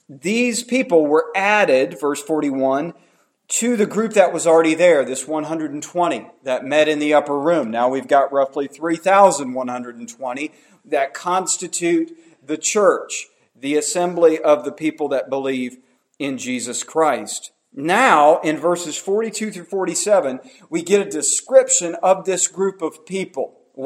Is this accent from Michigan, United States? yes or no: no; Florida, United States; now in North Carolina, United States; I grew up in Florida, as I said, and we often thought about North Carolina because my mom always wanted to come to North Carolina, which is funny because here I is now in North Carolina.